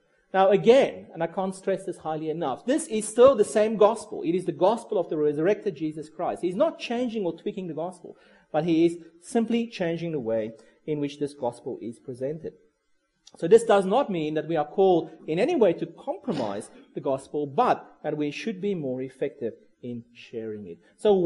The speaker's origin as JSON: {"language": "English", "country": "South Africa", "also_born_or_lived": "England", "moved": "as an adult", "lives_now": "Australia", "said": "Throughout my life, I've lived for extended periods in three different countries. I'm from South Africa, lived for 8 years in England, and then now for the past 8 years in Australia."}